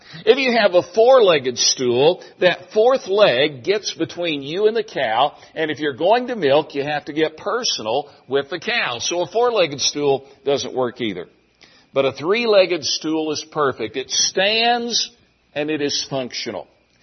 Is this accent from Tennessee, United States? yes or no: yes; Tennessee, United States; Most of you realize and remember that I was from an unchurched family, a farm family in Tennessee. I grew up without knowing the Lord, came to Christ at the age of 10.